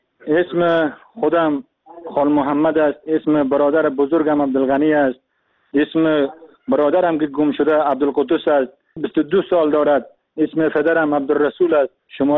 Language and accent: Persian; Afghanistan; now in Turkey; من از افغانستان اومدم به ترکیه